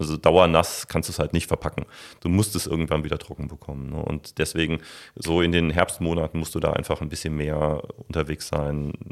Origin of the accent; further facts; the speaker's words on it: Jülich, North Rhine-Westphalia, Germany; also born or lived in Heinsberg; obwohl ich auch eine Zeit lang, auch wenn ich aus gebürtiger Jülicher bin, Mutgrad sozusagen, wenn ich eine Zeit lang in Heinsberg gelebt habe